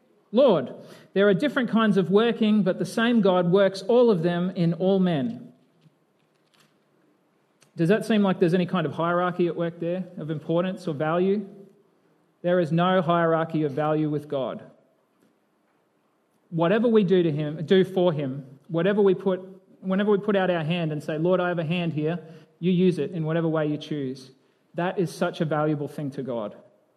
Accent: Australia; because I'm Australian

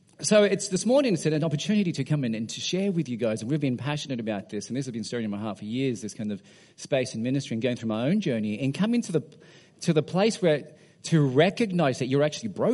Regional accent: Sydney, New South Wales, Australia; Just because I'm from Sydney

